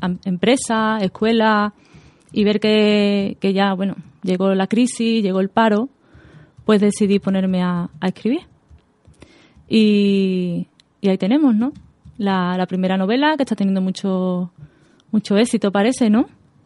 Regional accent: Seville, Andalusia, Spain; soy de Sevilla, del barrio de San José de Palmete. Tengo 31 años

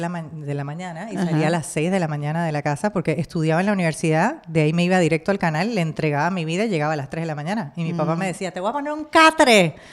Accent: Panama; Y sobre todo en mi país, Panamá, que no tenía una plataforma internacional como la maravillosa que tenían ustedes en Venezuela.

